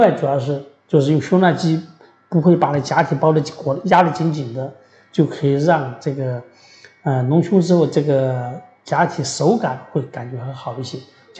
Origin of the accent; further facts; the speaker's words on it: China; 这个我们中国人啊，咱们国人这个胸都是大多数比较小